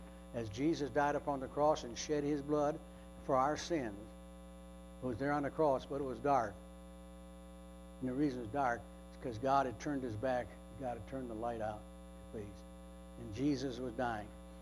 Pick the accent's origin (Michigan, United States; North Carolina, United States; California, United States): Michigan, United States; I thought about when I came out to from Michigan to the East Coast and went to Exton to pastor.